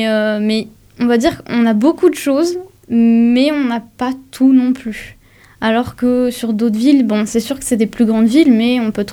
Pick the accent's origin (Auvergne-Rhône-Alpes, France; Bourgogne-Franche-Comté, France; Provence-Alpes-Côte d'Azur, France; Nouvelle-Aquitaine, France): Provence-Alpes-Côte d'Azur, France; Marseille; comme je viens de Marseille aussi de base. Je pense, comme on vient d'une grande ville et qu'après on est venu sur une petite ville